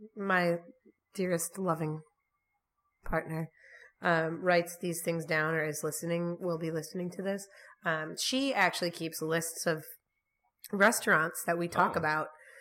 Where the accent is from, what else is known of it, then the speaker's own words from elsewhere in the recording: Ludington, Michigan, United States; So I grew up in Ludington, Pentwater area, but then neighbors to Pentwater, there's a grocery store.